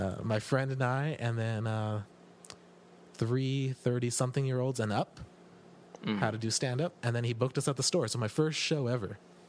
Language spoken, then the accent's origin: English; Los Angeles, California, United States; I grew up in East L.A., but I don't speak Spanish. I don't relate to a lot of things that are going on in East L.A.